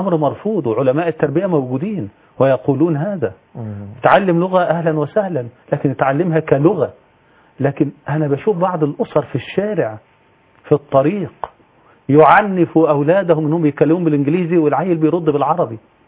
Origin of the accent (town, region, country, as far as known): Egypt